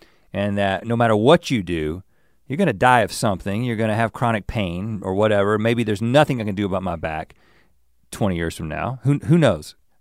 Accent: the South, United States; I'm saying that I'm from the South and I, in many different ways, that mentality was around me.

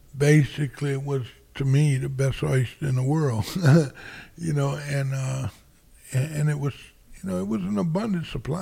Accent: Pointe a la Hache, Louisiana, United States; I'm from Point Lahash, Louisiana. I'm 68 years old.

